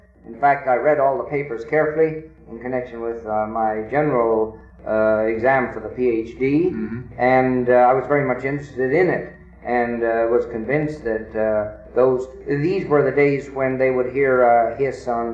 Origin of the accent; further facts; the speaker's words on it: Japan; also born or lived in Toronto; I grew up in Japan, graduated from a Canadian academy, a Canadian high school in Japan, came to the University of Toronto